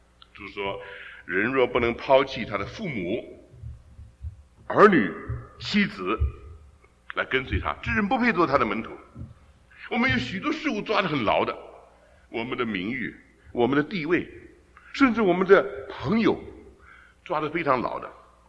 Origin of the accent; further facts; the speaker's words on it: Taiwan; 我们小时候在台湾的时候